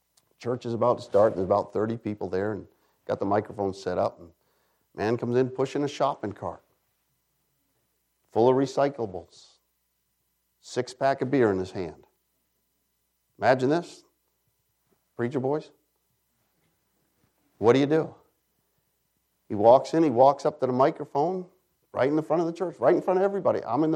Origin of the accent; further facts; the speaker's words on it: New England, United States; We're from New England. It's not like down here.